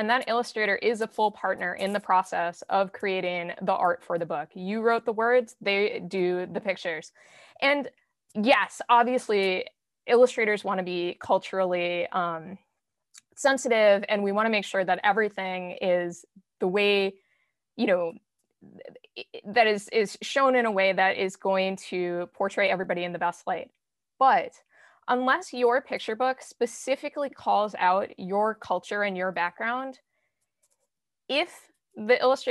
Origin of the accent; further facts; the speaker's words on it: Minnesota, United States; born there; So, you know, I'm Puerto Rican, but I was born here, not on the island. I was born in Minnesota, so like far away from New York.